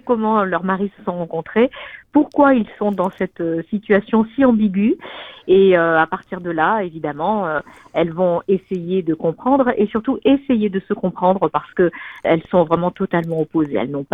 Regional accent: Toulouse, Occitanie, France; Je suis une Toulousaine rivoise, voilà, puisque j'ai une grande partie de ma famille qui est à Rieux aussi. Et effectivement, j'ai tout démarré à Toulouse et dans la région. Et puis après, je suis partie à Paris

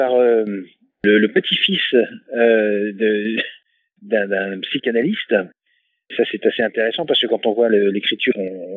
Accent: Paris, Île-de-France, France; now in Toulouse, France; Moi, je suis venu de Paris il y a de ça maintenant un petit bout de temps. En 98, je suis venu à Toulouse.

